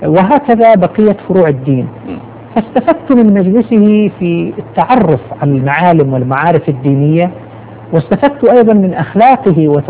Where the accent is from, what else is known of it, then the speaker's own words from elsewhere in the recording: Qatif, Eastern Province, Saudi Arabia; هؤلاء عدد من الخطباء الذين تأثرت بهم في بلدي القطيف